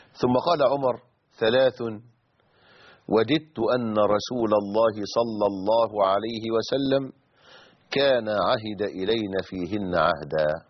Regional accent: Egypt

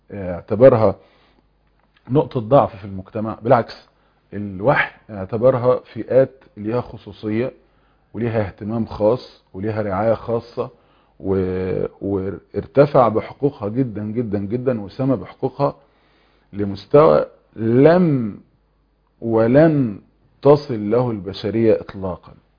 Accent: Egypt; ويمكن احنا مثلا عندنا في مصر بتعبر عن نوع خدمة شخص لشخص

